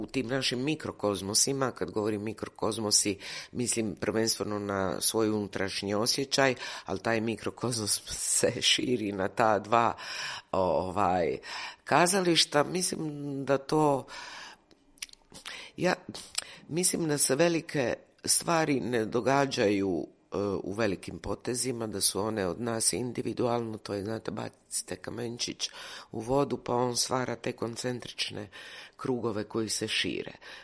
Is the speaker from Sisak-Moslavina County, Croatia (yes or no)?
no; Dubrovnik, Dubrovnik-Neretva County, Croatia; ja sam naravno dijete koje je rođeno u Jugoslaviji, rodom sam iz Dubrovnika